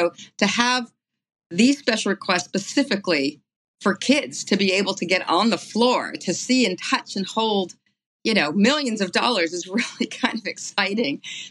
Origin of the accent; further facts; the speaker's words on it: California, United States; growing up in the Bay Area, I was one of nine kids, and you know, our parks were our recreation.